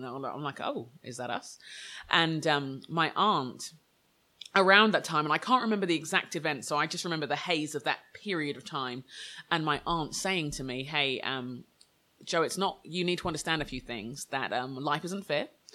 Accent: London, United Kingdom; 7 years old, in the 80s in London, Nigerian background. I'm Nigerian background, but I'm born in London.

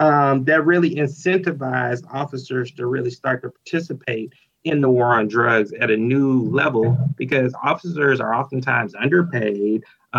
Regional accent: Georgia, United States; Yeah, and you know, Georgia's my home state. I'm originally from right outside of Atlanta, and that's very much how it went down.

